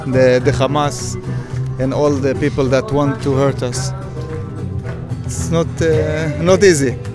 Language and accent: English; Eilon, Northern District, Israel; From Kibbutz Eilon in the north.